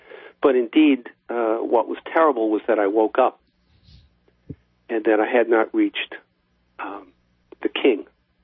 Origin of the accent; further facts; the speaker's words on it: Baldwin, New York, United States; When I was three, we moved away from New York City to Baldwin, which is a little village out on Long Island.